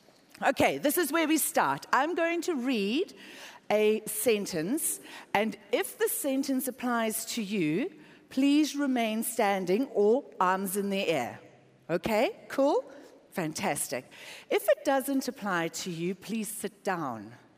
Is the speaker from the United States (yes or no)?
no; South Africa; moved away; So I'm from South Africa. We immigrated here 8 years ago after receiving a very clear word from God to leave our home and our father's hous